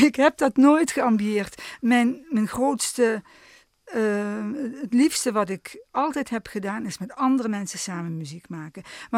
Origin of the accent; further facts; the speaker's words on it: Eindhoven, North Brabant, Netherlands; also born or lived in Heerlen / Sittard; Uiteindelijk ben ik in Eindhoven opgegroeid.